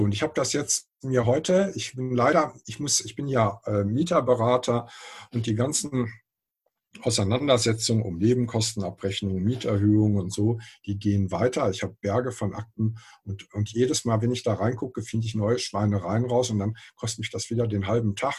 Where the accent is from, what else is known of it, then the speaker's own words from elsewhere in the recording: North Rhine-Westphalia, Germany; ich komme aus dem Ruhrgebiet, da gibt es ganz viele unterschiedliche Städte und Städtchen